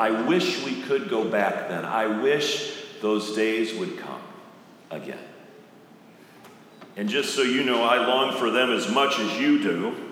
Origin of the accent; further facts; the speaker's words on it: Illinois, United States; we have a lot of nostalgic memories of growing up on the Northern Illinois Prairie, where only a few weeks ago I went back for the Corn Festival with my own children.